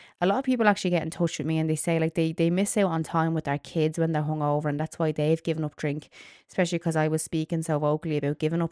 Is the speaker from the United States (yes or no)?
no; Ireland; this weekend in particular is obviously based around being Irish and me being Irish